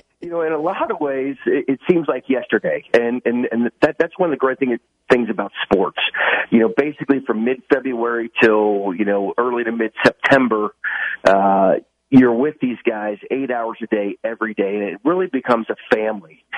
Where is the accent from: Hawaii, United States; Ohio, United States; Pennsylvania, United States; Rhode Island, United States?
Ohio, United States; Cincinnati; Well, okay, so I'm from Cincinnati and grew up a Reds fan